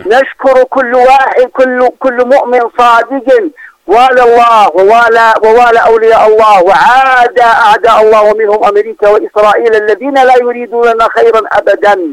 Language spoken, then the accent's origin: Arabic; Yemen; نحن كشعب يمني كأمة تحمل هم هذه